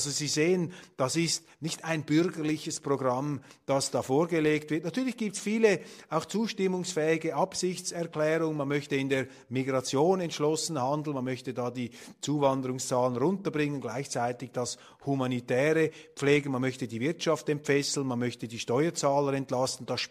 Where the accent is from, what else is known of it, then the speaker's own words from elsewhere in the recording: Switzerland; Und für mich als Schweizer und als liberal-konservativ